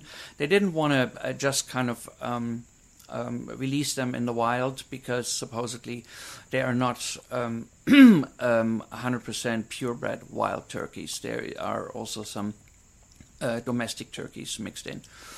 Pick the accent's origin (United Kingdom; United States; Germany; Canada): Germany; Bavaria; I mean, you know, I grew up in Germany, in Bavaria, and I would spend a lot of time on farms.